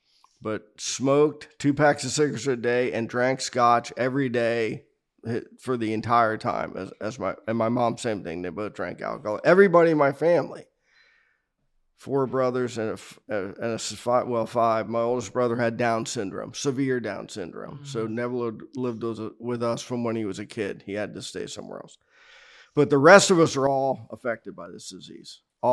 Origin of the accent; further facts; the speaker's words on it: Miramar, Florida, United States; Born and raised here in Florida, in Miramar. Born at Hollow Memorial Hospital, June 19, 1964. Grew up in a normal Irish family, six children, five boys, one girl.